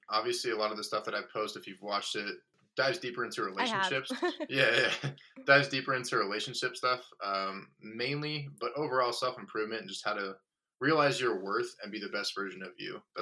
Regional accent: Utah, United States; Yeah, so born and raised in Utah.

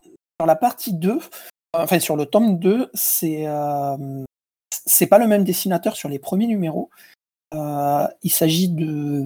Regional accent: Southern France, France; accent: southern French; Avec mon magnifique accent.

